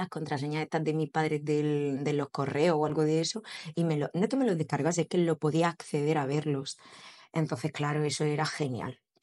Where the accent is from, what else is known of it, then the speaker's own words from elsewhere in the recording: Cartagena, Region of Murcia, Spain; also born or lived in Andalusia; Cuando cumplí 2 añitos me vine a Cartagena por la familia de mi padre y ya hice vida aquí. Realmente soy andaluza, pero solamente de DNI